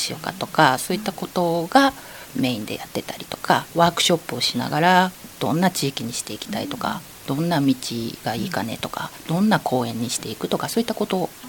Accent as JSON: {"language": "Japanese", "town": "Fujisawa", "region": "Kanagawa", "country": "Japan", "tie": "born or raised there", "said": "私藤沢出身と親もなんですけれども"}